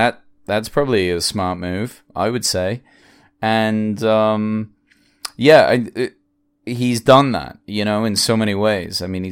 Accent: England, United Kingdom; This guy is somebody that, growing up in England, you know, over the last, God, he must have been around for like maybe 20 years doing different things.

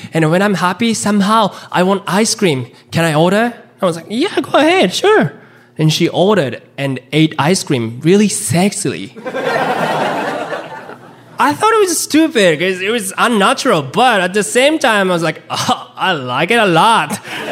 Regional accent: Japan; English is a second language; now in Chicago, United States; I'm a stand-up comedian based in Chicago. But I was born and raised in Japan.

